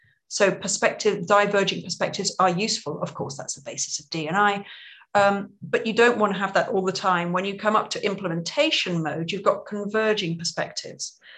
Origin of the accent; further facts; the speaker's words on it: United Kingdom; now in Netherlands; I'm British. I'm based in the Netherlands. I married a Dutchman